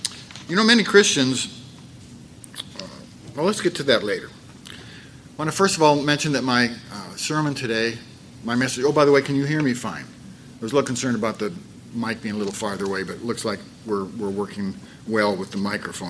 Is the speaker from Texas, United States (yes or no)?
no; Wisconsin, United States; and I grew up in Wisconsin, so you know I'm a Packers fan.